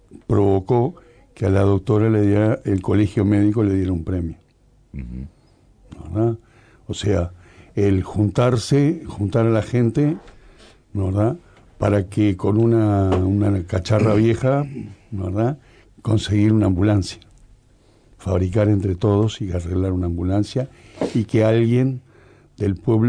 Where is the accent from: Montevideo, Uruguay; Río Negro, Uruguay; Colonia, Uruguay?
Montevideo, Uruguay; Yo también soy como Alicia de Montevideo. Me crié en la aduana.